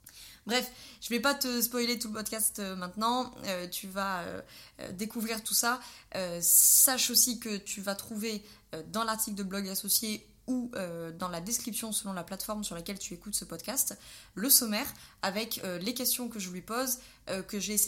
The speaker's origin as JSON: {"language": "French", "region": "Auvergne-Rhône-Alpes", "country": "France", "said": "nous sommes originaires de Drôme Provençale, et en l'occurrence d'un tout petit coin où il n'y a pas énormément de monde."}